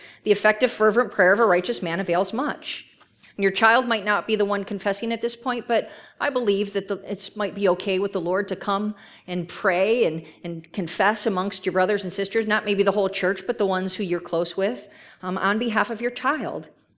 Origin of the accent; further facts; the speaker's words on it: New Jersey, United States; I'm from Jersey. I don't know you guys